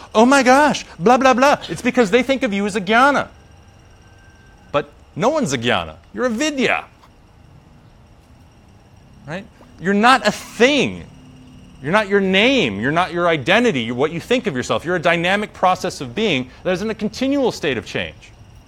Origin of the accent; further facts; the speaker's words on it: United States; I'm American, so I only really speak one freaking language anyways.